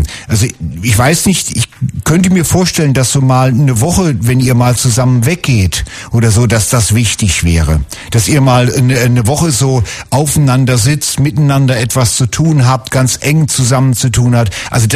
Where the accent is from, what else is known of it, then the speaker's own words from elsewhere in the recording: Fulda, Hesse, Germany; born there; da bin ich geboren, das kenne ich. Aus Fulda, ich bin in Fulda geboren, also das kenne ich.